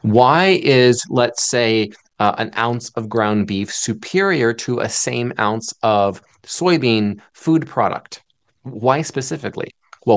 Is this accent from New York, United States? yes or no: no; Ohio, United States; Now, I'm from Ohio, and we have so many lost and forgotten little markers about such and such frontiersman